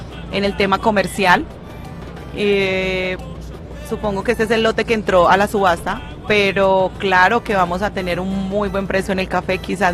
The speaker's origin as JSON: {"language": "Spanish", "town": "Planadas", "region": "Tolima", "country": "Colombia", "tie": "born or raised there", "said": "soy oriunda de Planadas, Tolima, entonces acá está toda mi familia"}